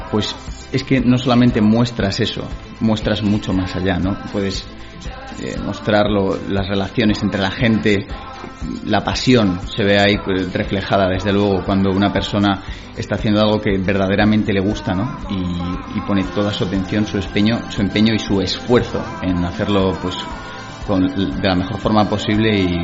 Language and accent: Spanish; Madrid, Community of Madrid, Spain; tengo 20 años, vengo de Madrid